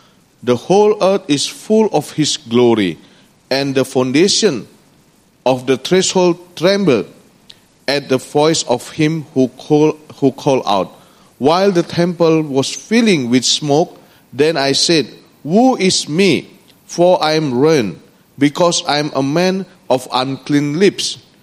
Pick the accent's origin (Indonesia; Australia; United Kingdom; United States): Indonesia; English is a second language; Brothers and sisters, I'm from Indonesia